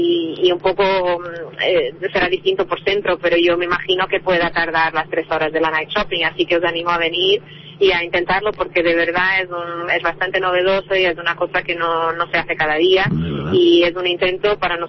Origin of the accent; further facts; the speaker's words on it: Porto, Norte, Portugal; Spanish is a second language; Soy de Porto, soy portuguesa.